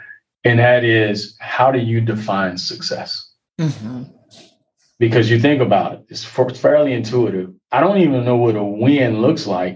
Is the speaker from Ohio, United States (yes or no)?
no; Jewett, Texas, United States; I'm native Texan, but I am a country boy.